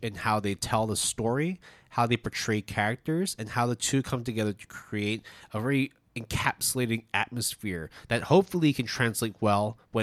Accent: Canada; because I am Western, right? I am Canadian, born Chinese, right?

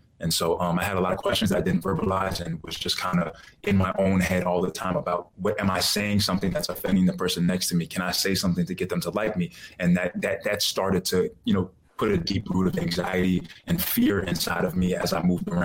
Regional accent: Bronx, New York, United States; also born or lived in Orlando; once I moved away from Orlando, moved away from Bronx, New York, to kind of venture out and kind of get into everything else.

